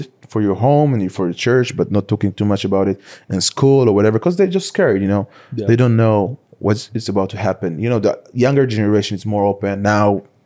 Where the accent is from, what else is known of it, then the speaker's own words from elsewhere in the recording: Israel; growing up in Israel as a follower of Jesus can be sometimes challenging, especially socially.